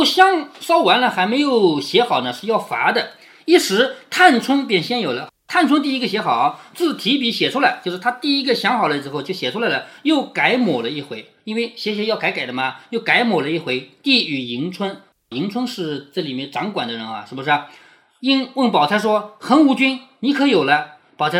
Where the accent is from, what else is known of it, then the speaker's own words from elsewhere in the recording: China; 我们中国人打美国人不一定就打得过他